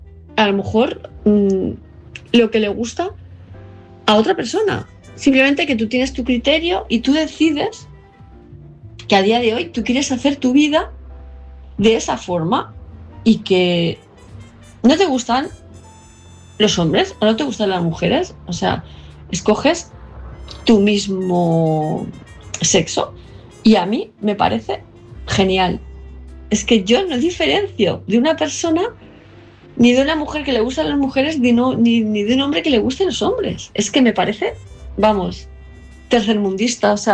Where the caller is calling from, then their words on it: Palma, Balearic Islands, Spain; de Palma de Mallorca